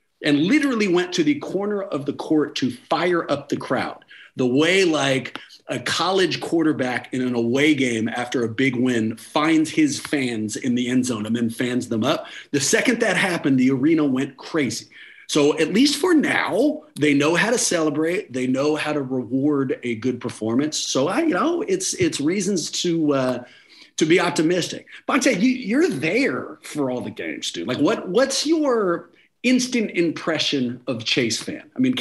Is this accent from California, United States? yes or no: yes; Oakland, California, United States; I'm born and raised in Oakland.